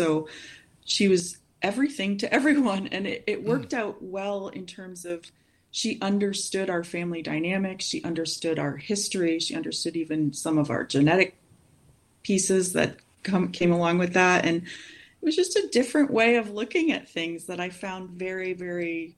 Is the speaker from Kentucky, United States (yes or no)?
no; Connecticut, United States; also born or lived in Washington State; But I'm originally from Connecticut. And so I lived there most of my life. Then we lived in Washington State for 5 years. And now we're in South Carolina.